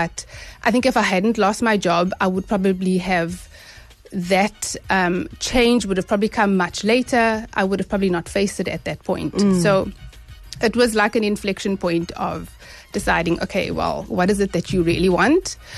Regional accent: South Africa; So definitely, as a South African, losing your job, there is no time or there's no right time to lose your job, especially as a South African.

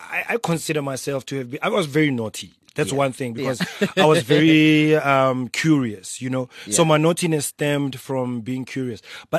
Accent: Mahikeng, North West, South Africa; I grew up primarily in Mafikeng.

